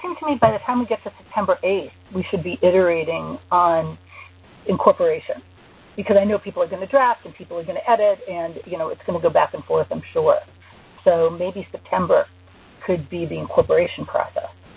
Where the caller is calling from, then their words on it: Zurich, Switzerland; I'm coming in from Skype in Zurich.